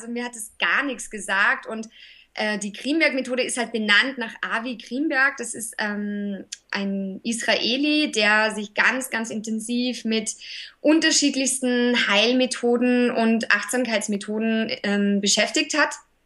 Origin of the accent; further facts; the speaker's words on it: Salzburg, Austria; moved away as an adult; now in Berlin, Germany; ich bin ursprünglich aus Österreich, aus dem schönen Salzburg, und vor 7 Jahren nach Berlin gekommen und arbeite und lebe seit 7 Jahren in Berlin.